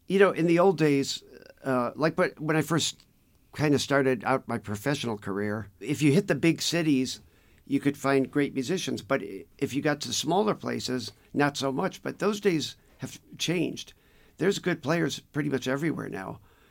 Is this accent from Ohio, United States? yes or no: yes; Garfield Heights, Ohio, United States; I grew up in Garfield Heights, Ohio.